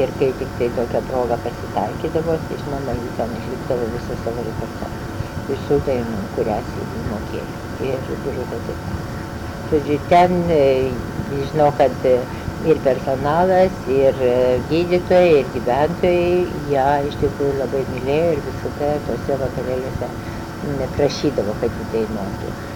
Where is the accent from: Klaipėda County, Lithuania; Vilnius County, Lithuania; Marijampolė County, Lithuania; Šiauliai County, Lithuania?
Vilnius County, Lithuania; Trakai; aš irgi augau Trakuose